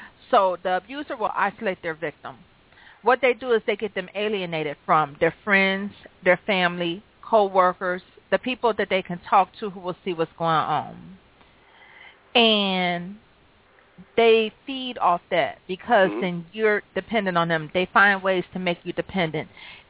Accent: Cleveland, Ohio, United States; now in Michigan, United States; Well, I'm from Cleveland. Everybody knows that.

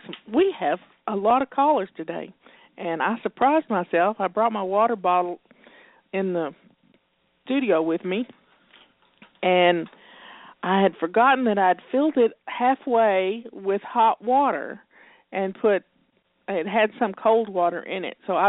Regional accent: Detroit, Michigan, United States; born there; I was born in Detroit.

